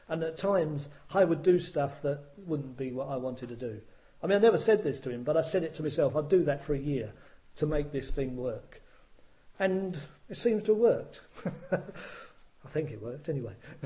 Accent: England, United Kingdom; I come from England, right? Which used to be the centre of the universe. I come from England.

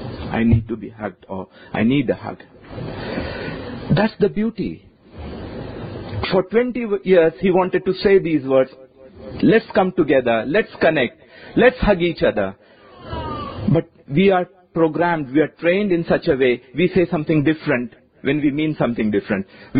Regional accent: India; I come from India, and in India, we have caste system.

